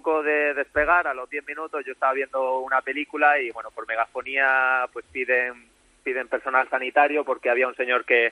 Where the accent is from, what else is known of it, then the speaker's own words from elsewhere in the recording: Almería, Andalusia, Spain; now in A Coruña, Spain; yo soy de Almería, empecé en Granada